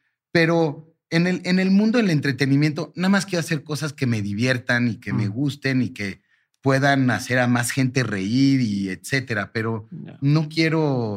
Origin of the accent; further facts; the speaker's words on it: Mexico; mi mamá nació en Turquía. Yo soy primera generación mexicano para fines prácticos.